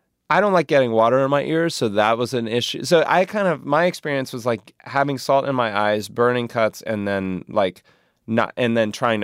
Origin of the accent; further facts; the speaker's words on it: North Carolina, United States; and I'm from North Carolina, and spending time with them has made me realize that there are completely different ways to conceptualize our existence on Earth.